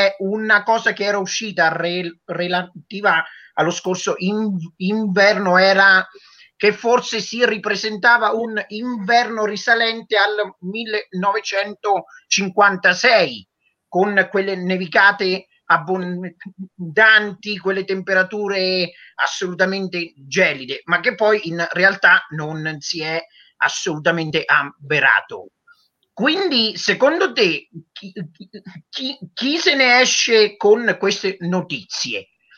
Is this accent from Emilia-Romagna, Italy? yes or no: no; Montegallo, Marche, Italy; Noi siamo di Montegallo, ci piace l'inverno.